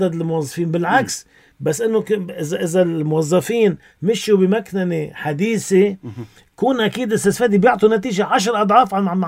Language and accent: Arabic; Lebanon; نحن كمواطن لبناني